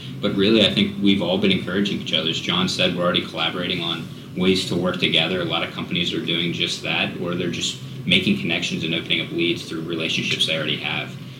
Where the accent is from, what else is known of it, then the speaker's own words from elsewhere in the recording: Charlotte, North Carolina, United States; since I'm from Charlotte, I've still got my two boys and my wife, you know, within 15 minutes